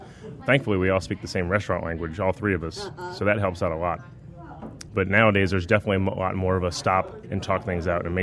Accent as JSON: {"language": "English", "town": "New Orleans", "region": "Louisiana", "country": "United States", "tie": "born or raised there", "said": "bridging that gap between growing up in New Orleans and growing up with this kind of cuisine with all the great seafood and all the long growing seasons and great produce"}